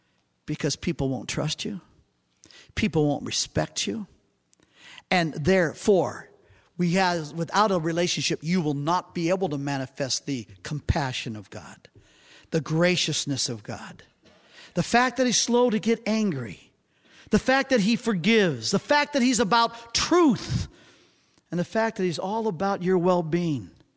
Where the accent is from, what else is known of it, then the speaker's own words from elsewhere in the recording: Louisiana, United States; I'm Cajun French. I love the hyperbole.